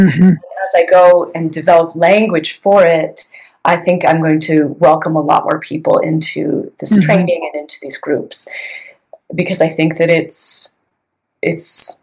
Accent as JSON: {"language": "English", "region": "California", "country": "United States", "also_born_or_lived": "New York", "said": "I am from California. Sorry."}